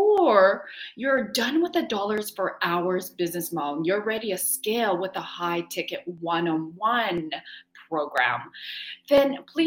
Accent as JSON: {"language": "English", "country": "Canada", "said": "It's out in the UK, but we are Canadian."}